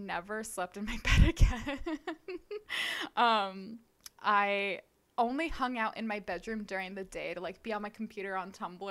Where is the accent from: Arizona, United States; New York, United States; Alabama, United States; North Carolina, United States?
Arizona, United States; Tucson; My family, okay, so I'm from Arizona. I'm from Tucson, which is really southern Arizona.